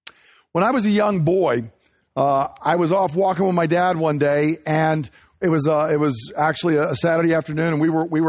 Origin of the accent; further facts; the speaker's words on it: Woodbury, United States; Because Woodbury, my hometown, was a step back into the past.